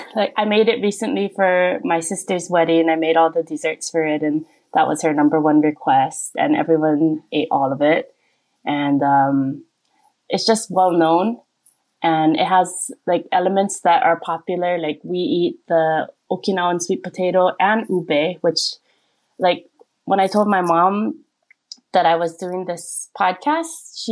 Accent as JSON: {"language": "English", "region": "Hawaii", "country": "United States", "lives_now": "South Korea", "said": "this is my recipe for sweet potato hapia squares. I'm from Hawaii originally, and I've been living in Korea for the past 10 years."}